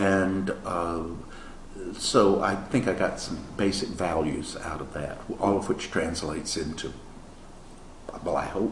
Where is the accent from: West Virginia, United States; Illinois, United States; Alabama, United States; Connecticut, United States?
Alabama, United States; Slapout; also born or lived in Montgomery; I grew up in Slapout, Alabama.